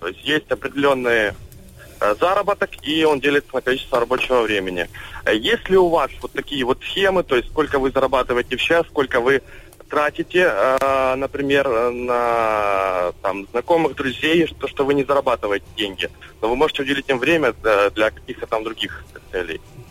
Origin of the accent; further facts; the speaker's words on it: Kyiv, Ukraine; я из Киева.